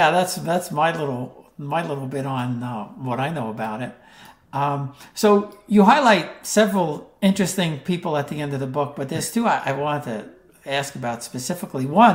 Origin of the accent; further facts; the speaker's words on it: Queens, New York, United States; I know of it basically from where I grew up in Queens and where Shea Stadium is